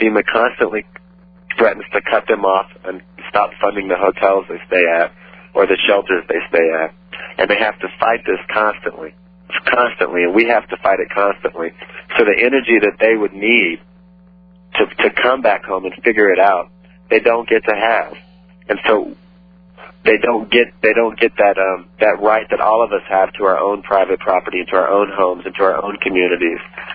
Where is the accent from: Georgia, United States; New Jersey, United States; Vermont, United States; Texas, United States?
Texas, United States; Pasadena; now in Austin, United States; No, ma'am. I'm from Texas. I was born in Pasadena, Texas.